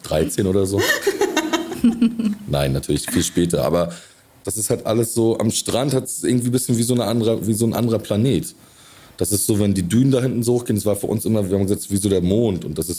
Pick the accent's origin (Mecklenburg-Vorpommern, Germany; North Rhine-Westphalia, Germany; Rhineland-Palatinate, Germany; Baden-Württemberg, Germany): Mecklenburg-Vorpommern, Germany; Rostock; bei uns in Rostock gab es halt viele Kids, wo die Eltern Seemänner waren.